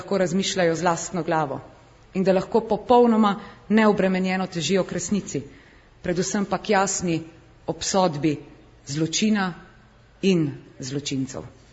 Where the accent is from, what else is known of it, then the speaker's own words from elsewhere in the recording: Littoral, Slovenia; Sama prihajam iz Primorske